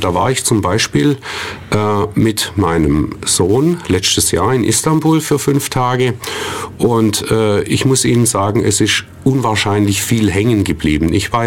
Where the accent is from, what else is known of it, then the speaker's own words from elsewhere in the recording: Reutlingen, Baden-Württemberg, Germany; born there; Ich bin 1962 in Reutlingen geboren.